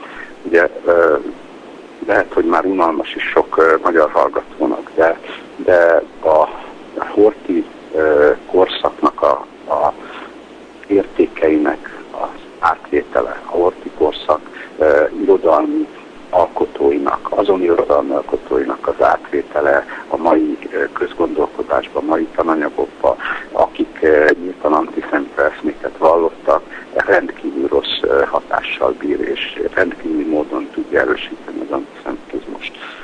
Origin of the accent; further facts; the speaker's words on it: Budapest, Central Hungary, Hungary; Ha azt mondtam, hogy én magyar vagyok, és Budapestről jöttem